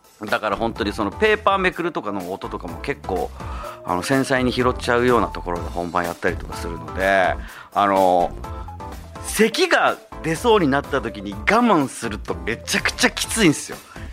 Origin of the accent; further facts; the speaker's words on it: Zama, Kanagawa, Japan; 神奈川県座間市で生まれ育った